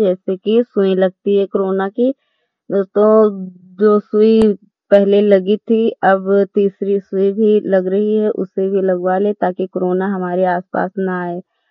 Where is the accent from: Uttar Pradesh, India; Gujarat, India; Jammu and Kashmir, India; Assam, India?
Uttar Pradesh, India; Shravasti; मैं हरिहरपुर गांव जिला सरावस्ती की रहने वाली हूँ।